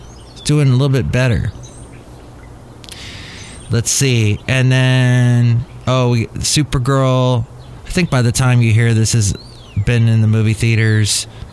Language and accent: English; California, United States; So when I grew up in California in the 70s, in the 80s, you still felt that there needs to be some discipline here.